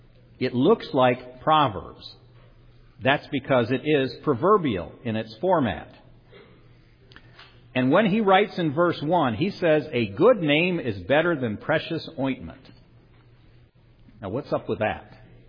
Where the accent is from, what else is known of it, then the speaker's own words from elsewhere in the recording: Alpena, Michigan, United States; I grew up in Alpena, Michigan, and we had several large factories in a small town.